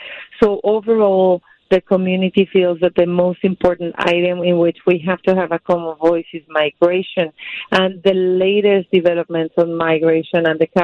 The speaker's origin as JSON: {"language": "English", "town": "Miami", "region": "Florida", "country": "United States", "said": "I'm Cuban from Miami, different than Cuban from Chicago, if you want, or Mexican or Venezuela."}